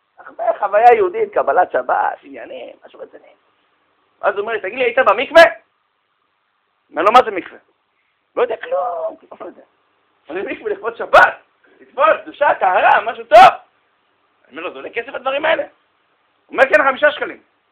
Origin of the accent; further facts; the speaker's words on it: Herzliya, Tel Aviv District, Israel; לא יודע כלום. גרנו בהרצליה, אתה יודע, ליד חוף הים, כאילו.